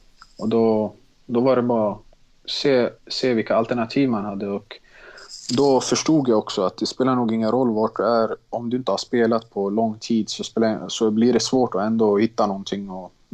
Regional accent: Stockholm, Stockholm County, Sweden; Jag är uppvuxen i Tensta, flyttade när jag var 6 år till Mälarhöjden, Bredäng.

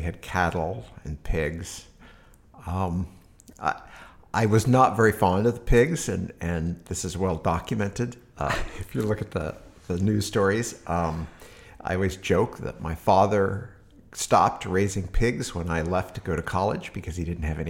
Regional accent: Harvard, Nebraska, United States; also born or lived in Hastings; Yeah, I was born in Hastings, Nebraska. Grew up in a small town called Harvard, Nebraska. So same as the university.

